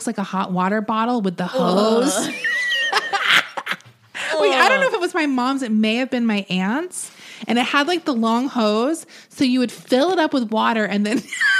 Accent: Florida, United States; Angel, look, I'm trash. I'm from Florida.

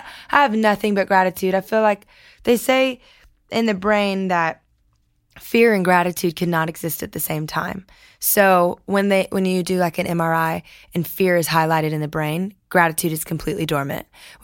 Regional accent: Lafayette, Louisiana, United States; I'm from Lafayette.

